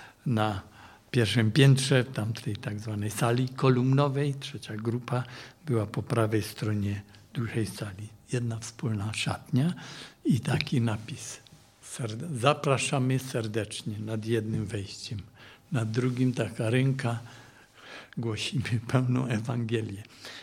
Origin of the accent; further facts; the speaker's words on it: Cieszyn, Silesian Voivodeship, Poland; Ja jestem z Cieszyna